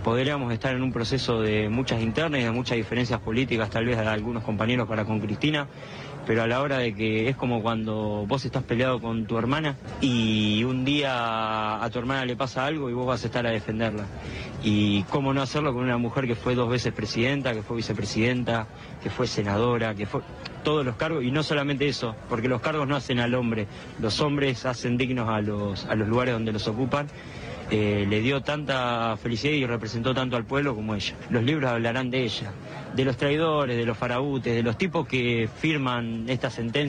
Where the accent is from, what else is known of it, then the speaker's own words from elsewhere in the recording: Argentina; Seamos amigos, seamos fraternos y sepamos que somos argentinos